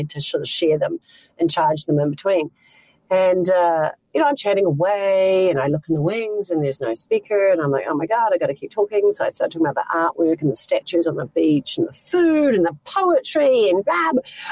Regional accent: New Zealand; I'm from New Zealand. I'm from New Zealand. I am not from Australia.

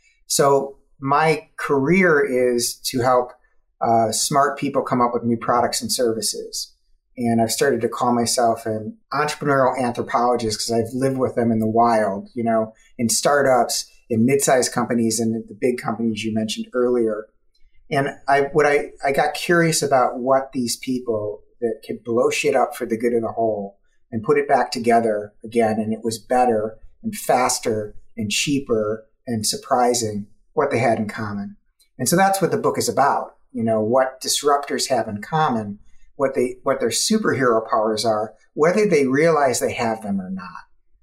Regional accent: Illinois, United States; So I grew up in just outside Chicago in Illinois.

